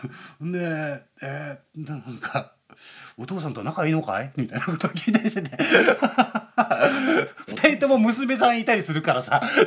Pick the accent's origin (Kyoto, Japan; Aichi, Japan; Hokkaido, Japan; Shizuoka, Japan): Shizuoka, Japan; Numazu; あの地元静岡の沼津からスタートします